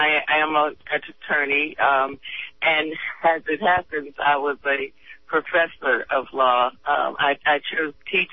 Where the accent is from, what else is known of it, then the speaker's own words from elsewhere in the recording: Hyattsville, Maryland, United States; now in Durham, United States; I was raised in Hyattsville, Maryland, right outside of Washington, D.C.